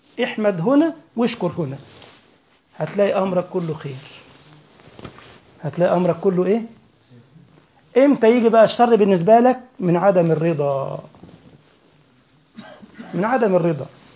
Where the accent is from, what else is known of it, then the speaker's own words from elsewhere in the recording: Giza Governorate, Egypt; كان عندنا في الجيزة كلام ده من حوالي ازيد من 15 سنة